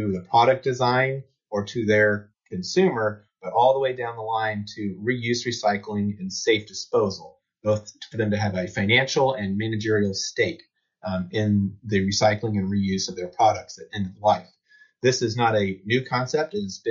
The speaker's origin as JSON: {"language": "English", "region": "Missouri", "country": "United States", "said": "my home state where I'm sitting right now in Missouri"}